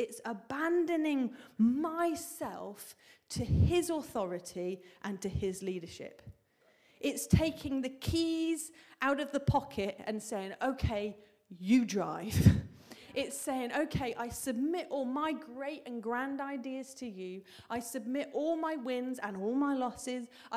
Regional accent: South West England, United Kingdom; But I grew up in Cornwall. In the countryside

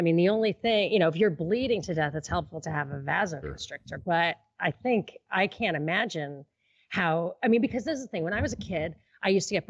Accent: New York, United States; also born or lived in San Francisco; I remember growing up in New York

